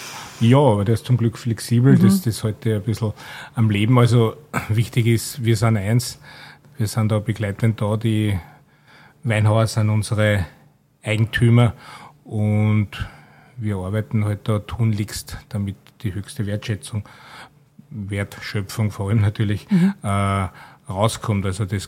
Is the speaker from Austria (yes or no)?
yes; Lower Austria, Austria; Und ich bin ein gebürtiger Wachauer.